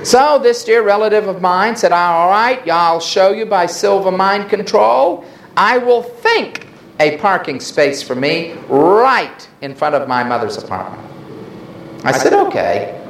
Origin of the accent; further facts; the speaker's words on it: New York City, New York, United States; Since I come from New York City